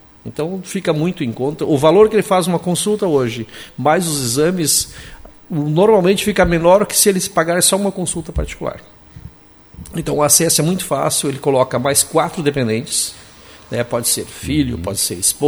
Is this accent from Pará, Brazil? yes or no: no; São Gabriel, Rio Grande do Sul, Brazil; eu nasci lá e me criei em São Gabriel.